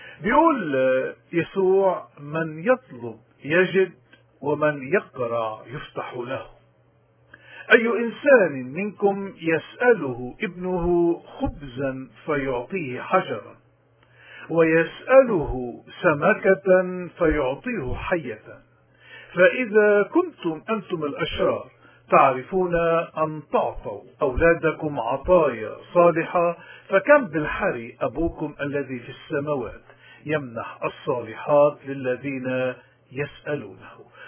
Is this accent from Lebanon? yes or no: yes; Lebanon; مثل الأزمة اللي نحن مستمرين كلبنانيين بالمعاناة منها من حوالي 40 سنة